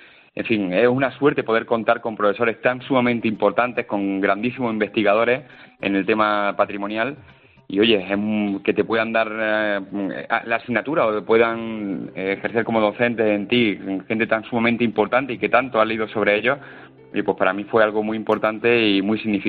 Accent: Úbeda, Andalusia, Spain; yo soy de Úbeda, soy natal de Úbeda

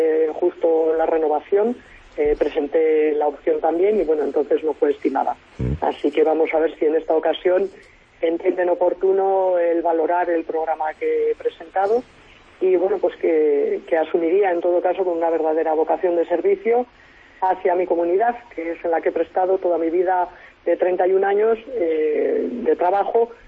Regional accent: Castile and León, Spain; con la esperanza de poder trabajar por un modelo de justicia para mi tierra, Castilla y León

